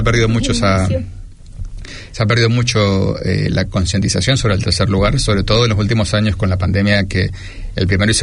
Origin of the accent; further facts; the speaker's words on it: Mendoza, Argentina; moved away as an adult; now in New Zealand; Soy de Mendoza, Argentina. Llevo aquí 10 años y medio casi.